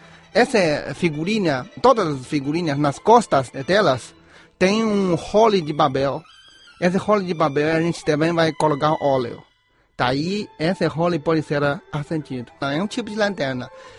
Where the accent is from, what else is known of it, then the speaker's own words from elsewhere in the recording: Hebei, China; Portuguese is a second language; Sim, eu sou da província Hebei, que é a província acerca de Pequim, a capital chinesa.